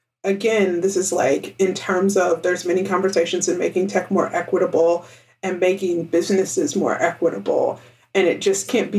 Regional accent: Kentucky, United States; I come from Kentucky, which, like many states, I came from a city, but I was also surrounded by rural communities, and I grew up around, have friends from rural areas.

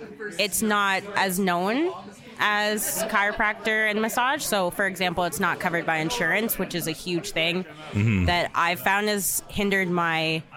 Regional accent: Ottawa, Ontario, Canada; now in Calgary, Canada; Like, 90% of my friends were born and raised in Calgary, but I'm from Ottawa.

